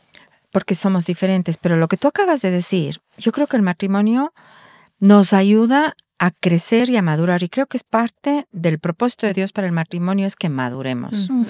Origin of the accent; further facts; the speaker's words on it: Cuenca, Azuay, Ecuador; Eres de Guayaquil, yo soy de Cuenca.